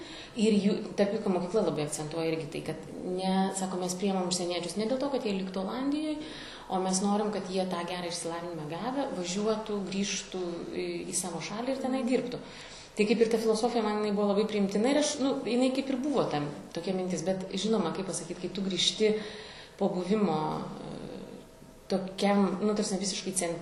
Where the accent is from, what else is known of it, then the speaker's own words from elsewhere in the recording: Klaipėda, Klaipėda County, Lithuania; Jo, tai pradėkime nuo to, kad taip, tai yra mano gimtasis miestas.